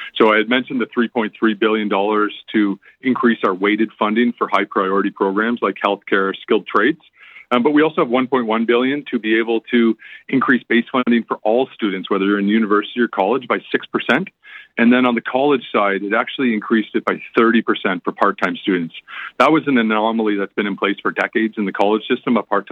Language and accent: English; Ontario, Canada; especially for Eastern Ontario, because I'm from Eastern Ontario as well